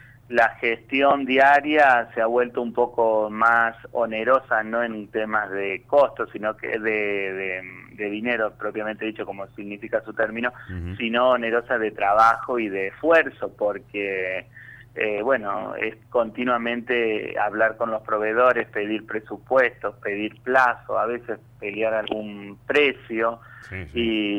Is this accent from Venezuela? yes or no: no; Argentina; como todo argentino creo que desea la esperanza